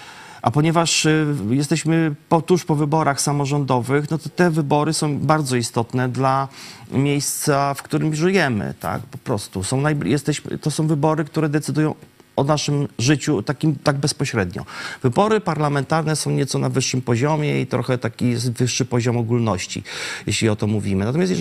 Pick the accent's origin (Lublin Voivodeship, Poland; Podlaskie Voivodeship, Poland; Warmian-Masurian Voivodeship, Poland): Lublin Voivodeship, Poland; Lublin; born there; W Lublinie konkretnie.